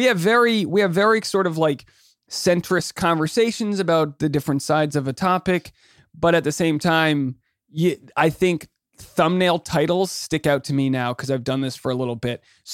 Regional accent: Newport, Rhode Island, United States; also born or lived in New York City, United States; I'm from Newport, Rhode Island. So, oh. yeah. I don't know. I lived in New York City, but I don't think I've ever been to Syracuse.

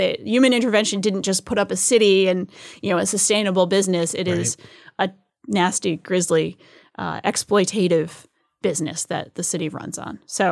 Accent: New England, United States; Growing up in New England, I used to go to whaling museums.

